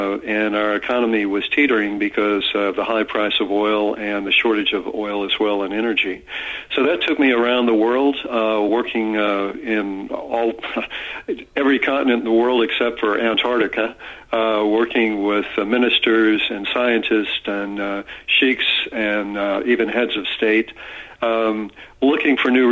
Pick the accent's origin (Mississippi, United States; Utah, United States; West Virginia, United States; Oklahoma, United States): Oklahoma, United States; Tulsa; Well, actually, I grew up in Oklahoma, in Tulsa, which was up until maybe the 60s, the oil capital of the United States.